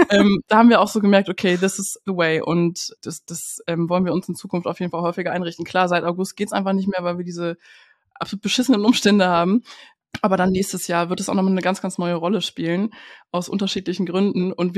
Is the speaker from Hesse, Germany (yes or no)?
no; Berlin, Germany; born there; Ich bin in Berlin geboren und ja, wohne ja mittlerweile auch ein bisschen außerhalb.